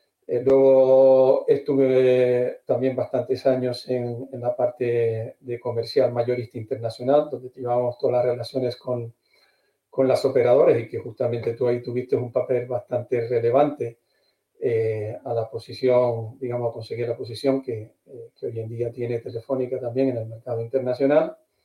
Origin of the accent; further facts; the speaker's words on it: Canary Islands, Spain; moved away as an adult; now in Madrid, Spain; yo, como veis por mi acento, soy del norte, pero lógicamente soy del norte de la isla. Y bueno, pues de Tenerife, entonces pues yo era un muchacho de allí y con 19 años pues me vine a Madrid a seguir con la carrera.